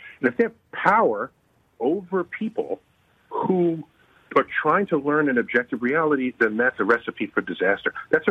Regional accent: New York City, New York, United States; I have a quick story to tell you about the Yankees, because I'm born and raised in the Bronx.

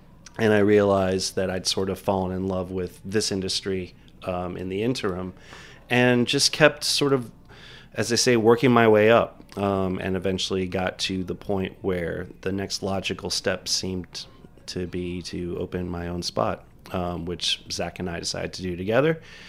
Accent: Miami, Florida, United States; I grew up in Miami. We went to the same high school, actually.

